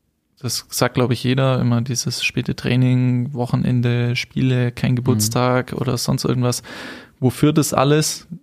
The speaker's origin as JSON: {"language": "German", "town": "Kaufbeuren", "region": "Bavaria", "country": "Germany", "tie": "born there", "said": "ich bin in Kaufbeuren geboren, wir sind schon mit meinen Eltern immer in die Berge gegangen"}